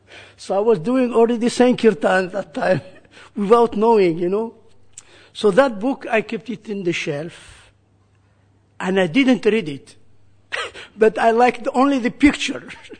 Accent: Algeria; English is a second language; moved away; also born or lived in England; I am originally from Algeria, North Africa. I was born in Muslim country, raised by Muslim family. And then I left Algeria, my country, first country I came, it was England.

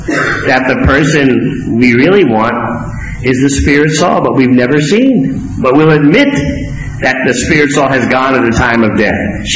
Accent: New York, United States; I remember growing up in New York, man.

